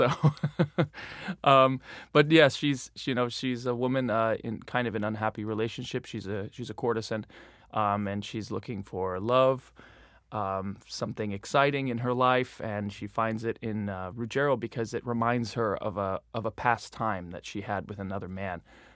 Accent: New York metropolitan area, United States; I'm actually from the New Jersey, New York area, and coming home and singing in this wonderful stage

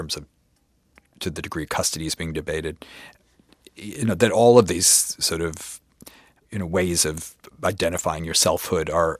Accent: Brooklyn, New York, United States; I came from Brooklyn. I sort of had the thing of feeling like an insider and an outsider because I both grew up in New York in a sense

